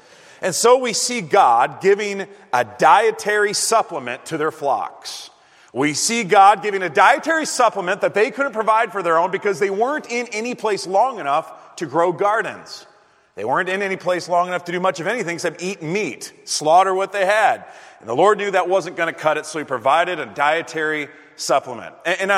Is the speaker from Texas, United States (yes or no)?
no; Wisconsin, United States; Now, I'm from Wisconsin